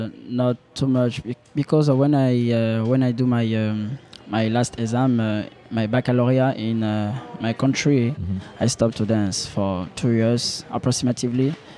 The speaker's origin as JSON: {"language": "English", "country": "Benin", "first_language": "French", "second_language": "English", "moved": "yes", "lives_now": "Montreal, Canada", "said": "I'm from Benin, yeah. Yeah, so it's why French is my first language. So for the moment, I try again to practice my English all time. And I live in Montreal since 3 years exactly."}